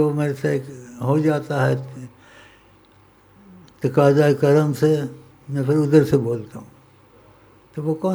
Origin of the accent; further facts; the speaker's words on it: Quetta, Balochistan, Pakistan; میں اصل میں کوئٹے کا ہوں, اور کوئٹے سے پہلے اصل کا کہیں اور کا ہوں